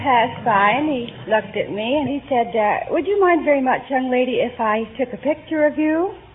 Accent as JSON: {"language": "English", "town": "Shrub Oak", "region": "New York", "country": "United States", "said": "I'm from Shrub Oak, New York."}